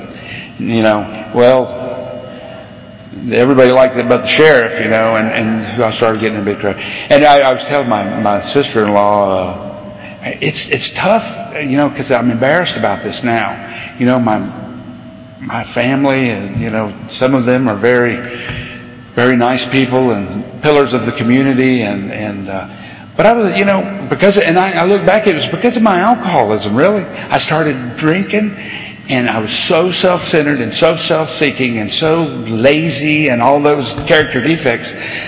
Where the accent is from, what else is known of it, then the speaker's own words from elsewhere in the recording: Florida, United States; And I grew up in South Florida when I left here.